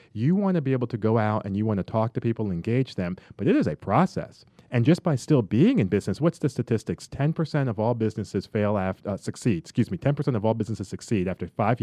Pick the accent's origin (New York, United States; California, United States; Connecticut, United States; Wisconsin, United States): Connecticut, United States; I'm originally from Connecticut, so she's up in the Northeast